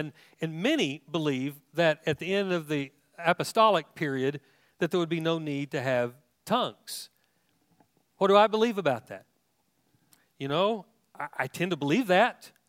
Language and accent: English; Hobart, Tasmania, Australia; I'm from Hobart, and I said extrapolate, and I grew up in the Blue Building.